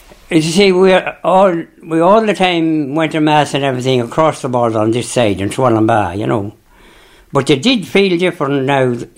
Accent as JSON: {"language": "English", "town": "Kinawley", "region": "Northern Ireland", "country": "United Kingdom", "tie": "born or raised there", "said": "I was born in Kinnaly, and across about 2 miles from the border on the northern side, and went to Slieve Russell School."}